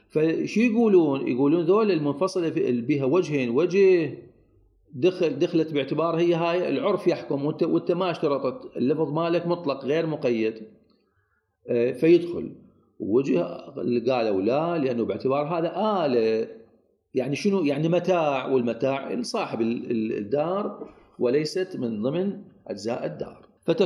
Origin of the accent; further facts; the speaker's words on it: Iraq; سعادة أكثر البيوت موجود عندنا بالعراق هي موجود بها مربوط عليها على التأسيس ما طور مي